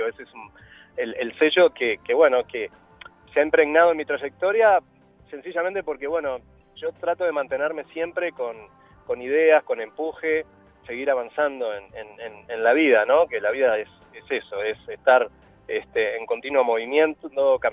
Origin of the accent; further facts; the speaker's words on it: Uruguay; se va a presentar ahora, ni más ni menos que en Punta del Este y en mi país